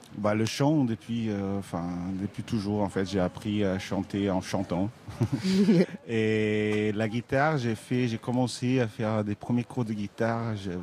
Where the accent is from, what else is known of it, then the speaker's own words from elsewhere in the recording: Brazil; French is a second language; now in France; Au Brésil, parce que voilà, je suis originaire du Brésil.